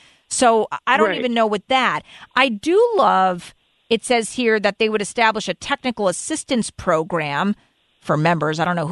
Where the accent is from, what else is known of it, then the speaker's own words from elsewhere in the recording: Connecticut, United States; because I grew up and am born and raised in Fairfield County.